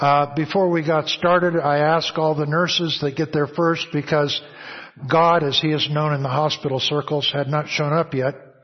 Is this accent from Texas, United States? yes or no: yes; Texas, United States; I'm from the Mississippi section of Texas